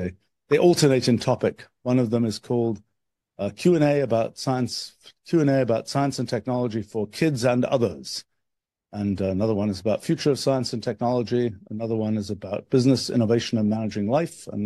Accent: England, United Kingdom; remember, I'm an old guy. So I grew up at a different time from today's time. And when I was a kid, I grew up in England.

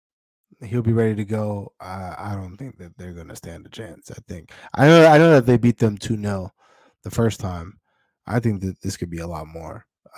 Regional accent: United States; I just think, as an American, I think it's crazy to look at the Canadians

